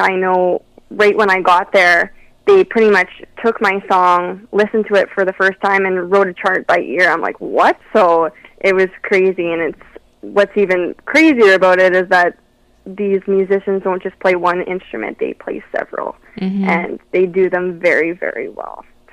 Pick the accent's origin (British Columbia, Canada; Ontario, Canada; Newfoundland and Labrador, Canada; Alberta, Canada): Alberta, Canada; Cold Lake; in my hometown of Cold Lake, Alberta.